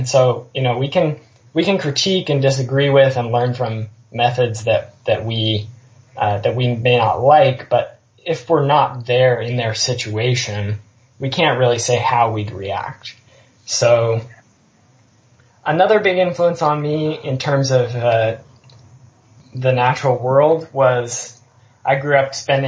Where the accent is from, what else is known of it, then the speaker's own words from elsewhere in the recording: Seattle, Washington, United States; So as far as my background, I grew up in Seattle, and I grew up in a somewhat conscious environment.